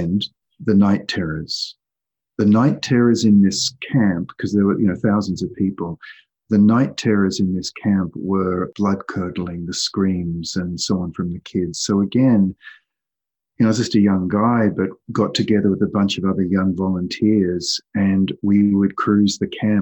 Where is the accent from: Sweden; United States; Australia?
Australia; I'm Australian.